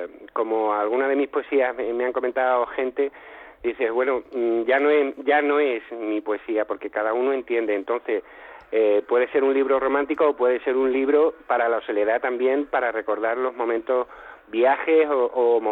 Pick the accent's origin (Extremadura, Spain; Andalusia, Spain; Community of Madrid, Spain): Extremadura, Spain; en mi tierra, en Extremadura, el cerezo supone un movimiento económico brutal